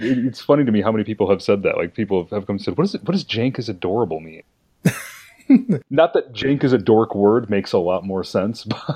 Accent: Illinois, United States; And now I will be moving back to Illinois, where I'm originally from Chicagoland.

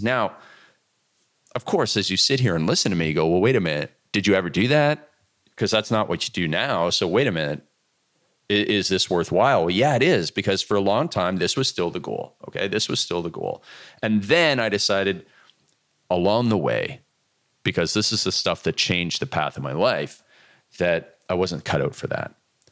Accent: Canada; Now, growing up in Canada, all I wanted to do was play hockey and drink beer.

